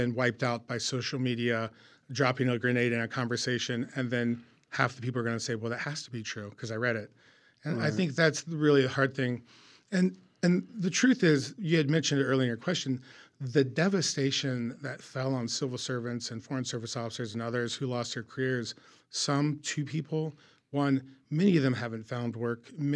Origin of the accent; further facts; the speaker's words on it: United States; as an American, not part of the government, answer that in a diplomatic way